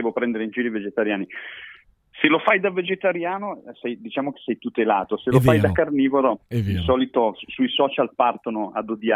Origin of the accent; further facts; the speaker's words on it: Milan, Lombardy, Italy; moved away as an adult; now in Turin, Italy; io sono milanese di origini ma ho iniziato a fare l'università a Torino e anche un corso di teatro a Torino, in particolare di commedia dell'arte.